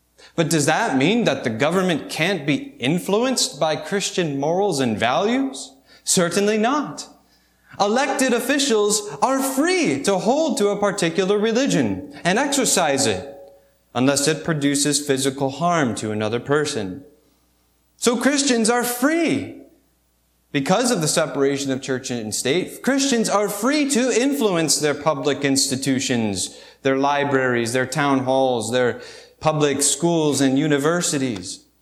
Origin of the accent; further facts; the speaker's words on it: United States; that's why we say, I'm an American, I uphold liberty